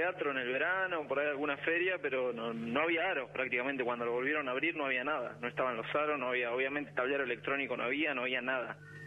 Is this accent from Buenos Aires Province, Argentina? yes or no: yes; Tres Arroyos, Buenos Aires Province, Argentina; also born or lived in Claromecó; yo soy de Tres Arroyos, pero bueno, me crié toda mi vida acá en Claromecó, veraneando. Mi familia tiene casa de veraneo